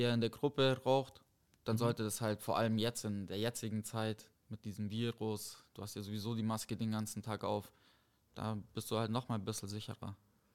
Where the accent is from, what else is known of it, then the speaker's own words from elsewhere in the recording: Munich, Bavaria, Germany; Darf ich sagen, als Münchner Kindl.